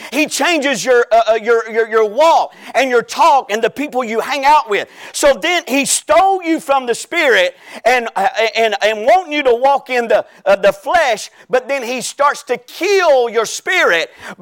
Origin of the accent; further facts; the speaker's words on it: Georgia, United States; Anyway, I'm from Georgia.